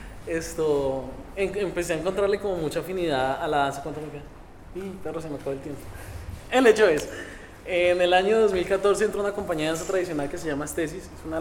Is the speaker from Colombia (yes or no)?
yes; Bogotá, Colombia; soy de Bogotá, Colombia.